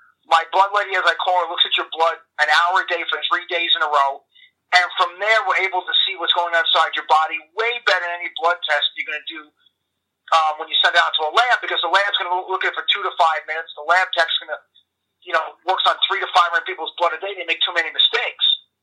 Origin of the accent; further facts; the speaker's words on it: New York, United States; accent: New York; I guess my New York accent, I could be a little harsh.